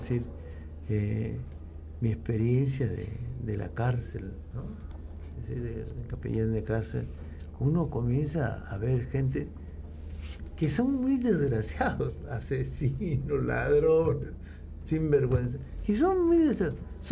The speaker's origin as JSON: {"language": "Spanish", "region": "Lima", "country": "Peru", "said": "yo he sido dramáticamente asmático de niño, como buen limeño, ¿no?"}